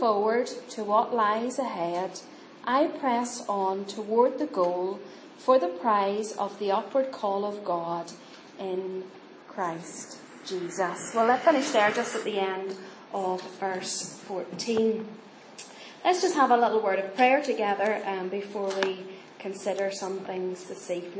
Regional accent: Northern Ireland, United Kingdom; born there; I was born just outside Belfast in Northern Ireland. And I was born in 1970, so there you are. I'm nearly 50.

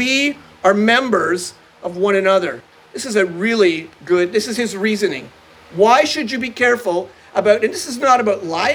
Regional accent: Muskoka, Ontario, Canada; You can tell I'm from Muskoka.

